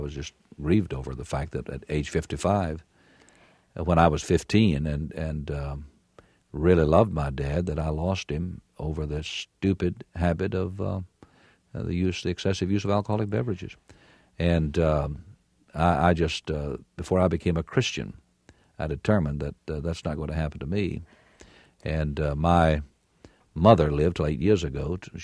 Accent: Virginia, United States; As was the entire South. I grew up, I was born and raised in Virginia.

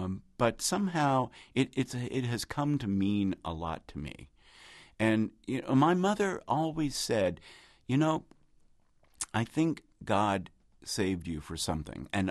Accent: Kentucky, United States; I grew up in the South where they call you both names, right?

